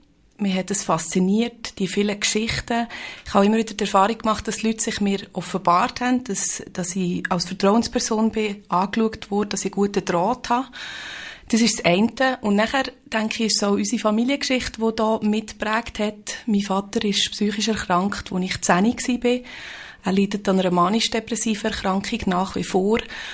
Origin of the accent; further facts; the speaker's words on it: Aargau, Switzerland; now in Grossachstetten, Switzerland; Ich bin von Grossachstetten angereist. Wir sind seit 10 Jahren dort daheim. Ich bin im Aargau aufgewachsen, bin durchs Studium nach Bern gekommen, ins Berngebiet, habe dort eben an der Uni Bern Psychologie, Psychotherapie studiert und wir sind jetzt in Grossachstetten daheim, mein Mann und ich, der Roman.